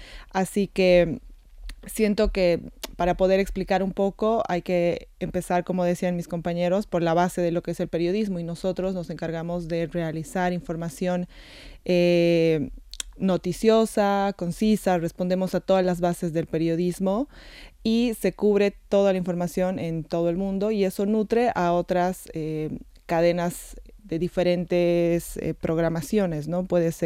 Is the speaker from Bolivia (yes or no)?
yes; Bolivia; Yo soy de Bolivia, así que es eso.